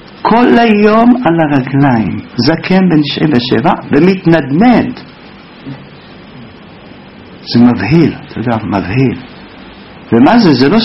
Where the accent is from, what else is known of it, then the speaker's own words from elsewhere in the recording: Jerusalem District, Israel; כאן בפינה של יוסף ומתתיהו עם דוד ילין, זה עוד רחל. אני שם גדלתי מגיל אפס. מגיל חמש הייתי הולך מרחוב יונה עד שמה כל בוקר לתפילה